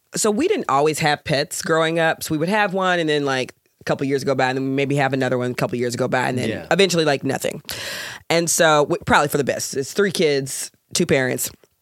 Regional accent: Georgia, United States; Well, I'm from Georgia.

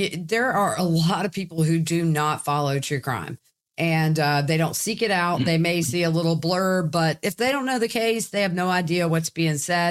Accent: the South, United States; accent: Southern; my Southern accent would give me away a little bit that I wasn't a local.

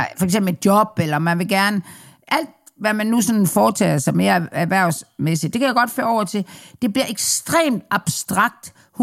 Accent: Jutland, Denmark; Ja, og jeg er sådan jyde.

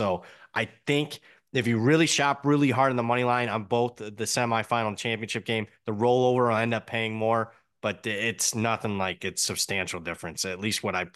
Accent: Ohio, United States; I'm from Ohio, and I have people betting for me there.

